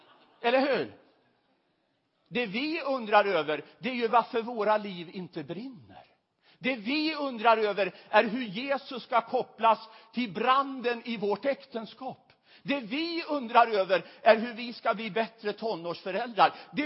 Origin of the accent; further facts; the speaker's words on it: Västerås, Västmanland County, Sweden; Jag är uppväxt i Västerås.